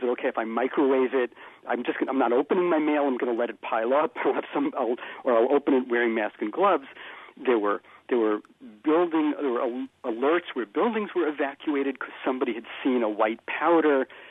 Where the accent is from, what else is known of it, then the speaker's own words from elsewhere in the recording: New York City, New York, United States; So here was my experience as a New Yorker that horrible autumn of 2001.